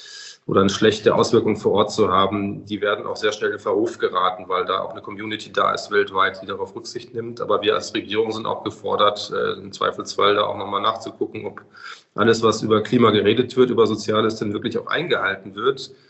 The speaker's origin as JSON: {"language": "German", "region": "Bavaria", "country": "Germany", "said": "Also ich komme ja aus Bayern"}